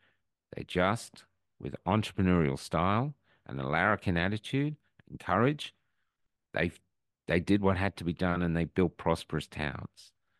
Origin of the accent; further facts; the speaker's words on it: Wales, United Kingdom; I mean, I grew up in Wales, but going to Cornwall is different from going to Edinburgh.